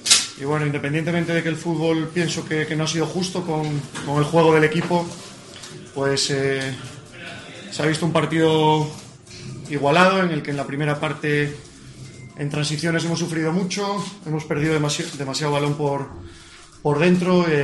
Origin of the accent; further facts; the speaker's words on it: Asturias, Spain; yo soy asturiano, yo soy de fuera también